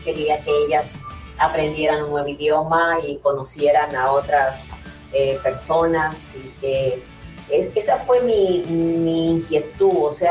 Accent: Bambamarca, Cajamarca, Peru; moved away as an adult; now in United States; Yo soy originaria de Perú, soy de un pueblito que se llama Bambamarca. Provincia de Cajamarca, departamento de... No, es Cajamarca.

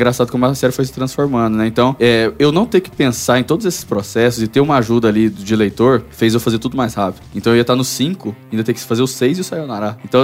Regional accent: Uberlândia, Minas Gerais, Brazil; eu nasci em Uberlândia, Minas Gerais, interior. A família da minha mãe veio de uma cidade de 2 mil habitantes. Então, meu mundo era Minas Gerais. Até os 20 anos eu não tinha saído de Minas Gerais

